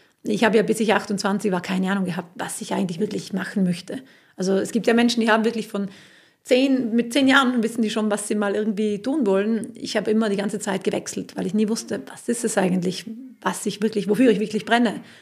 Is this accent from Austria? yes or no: no; South Tyrol, Italy; wenn ich als Südtirolerin, ich komme ja aus Südtirol